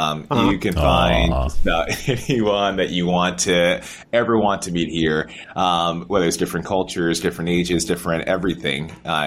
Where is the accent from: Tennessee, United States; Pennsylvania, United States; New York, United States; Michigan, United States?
New York, United States; Albany; I had a pleasant enough childhood growing up in Albany, New York.